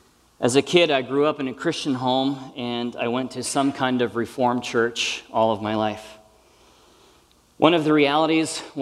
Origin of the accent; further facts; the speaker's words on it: Australia; accent: Australian; Although when I got to high school, I actually learned to begin to appreciate my Australian accent because I realized that the ladies had a thing for Aussie accents